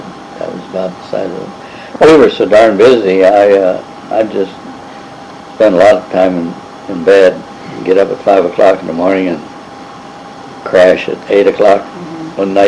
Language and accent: English; Livingston, Montana, United States; also born or lived in Crow Reservation; I was raised initially on the Indian Reservation, the Crow Reservation, where we moved to Livingston, where I ended up.